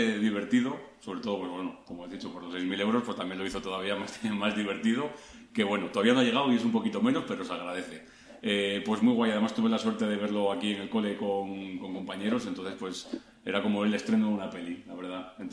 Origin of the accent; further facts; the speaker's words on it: Torrelavega, Cantabria, Spain; also born or lived in Santiago de Cartes; Pues yo digo siempre que tengo doble nacionalidad, soy de Torrelavega y de Santiago de Cartes. Empecé viviendo en Santiago de Cartes y en primero era eso así, me tuve que ir a Torrelavega, entonces soy muy torrelaveguense, pero de Santiago de Cartes.